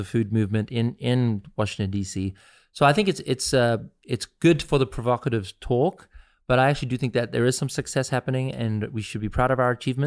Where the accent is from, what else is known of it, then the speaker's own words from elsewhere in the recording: South Africa; now in United States; I grew up in South Africa where I grew up during the apartheid era.